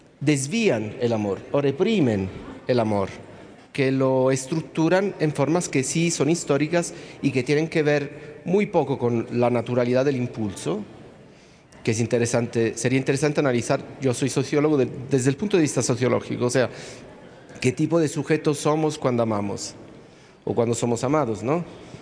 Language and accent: Spanish; Italy; Spanish is a second language; Vengo de Italia, como ya han dicho.